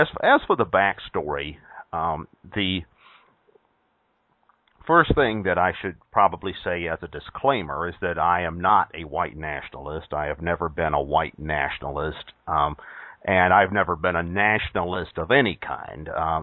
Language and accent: English; the South, United States; I grew up in the South in the 1970s and early 80s, and I certainly grew up in a very conservative environment by conventional standards.